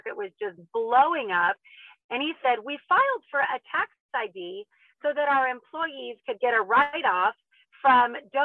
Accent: California, United States; as a kid, I grew up in the Mojave Desert, which is in Southern California

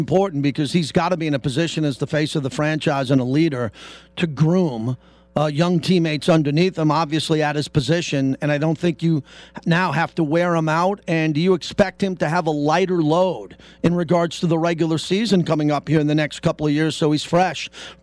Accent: New York, United States; you know, I'm a New Yorker. I like the 4th of July in New York

